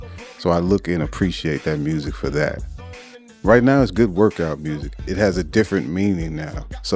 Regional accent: Riverside, California, United States; I'm from Riverside, California

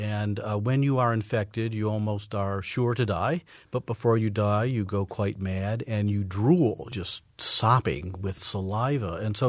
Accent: Detroit, Michigan, United States; at least I recall growing up in Detroit.

